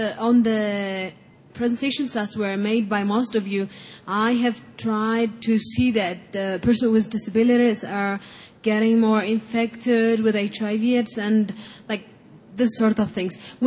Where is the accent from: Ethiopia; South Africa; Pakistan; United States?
Ethiopia; English is a second language; I'm from Ethiopia.